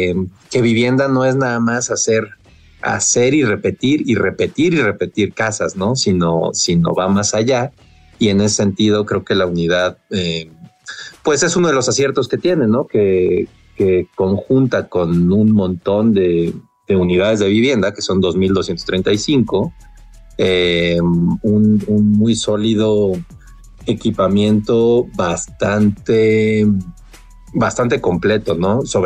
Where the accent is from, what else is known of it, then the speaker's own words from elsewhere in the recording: Mexico City, Mexico; Para los que somos chilangos, es en la mera bandera de San Antonio